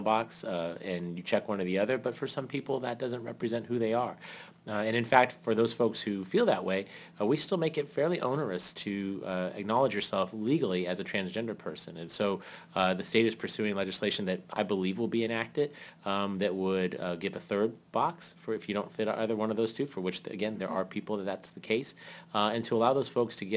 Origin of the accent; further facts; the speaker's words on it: San Diego, California, United States; I am the son of a hotel maid and a gardener, and, you know, I grew up here in San Diego.